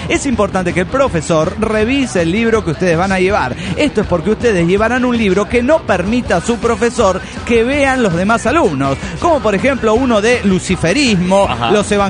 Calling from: Uruguay; Hola, ¿cómo están? … de la República Oriental del Uruguay.

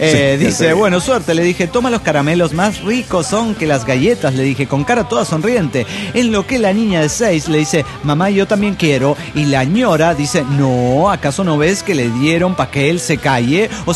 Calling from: Lima, Peru; de Lima, Perú.

